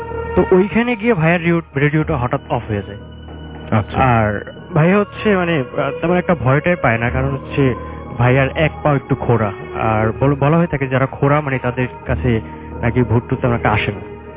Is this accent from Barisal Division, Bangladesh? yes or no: yes; Chhotomanika, Barisal Division, Bangladesh; আমাদের গ্রাম হচ্ছে ভোলা জেলার বোরহানউদ্দিন উপজেলার ছোটমণিকা গ্রামে।